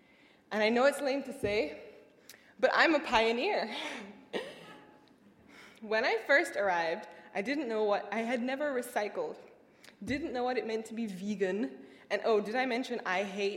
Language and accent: English; Kingston, Surrey, Jamaica; now in United States; it was located just about as far as one could possibly go from my hometown of Kingston, Jamaica. So I was convinced this was a school for me.